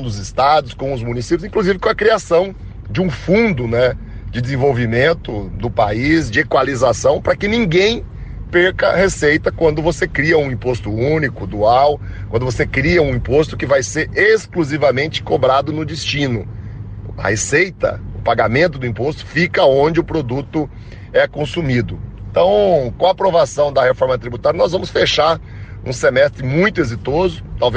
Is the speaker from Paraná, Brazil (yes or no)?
yes; Cruzeiro do Oeste, Paraná, Brazil; Domingo eu sou recebido lá na minha cidade, em Cruzeiro do Oeste, pela minha família, pelos meus amigos.